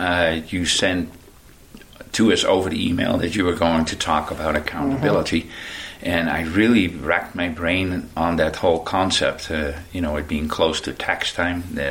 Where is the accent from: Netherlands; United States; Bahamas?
Netherlands; Amsterdam, North Holland; moved away; I was born in the Netherlands and raised in Amsterdam. Got into lots of trouble over there.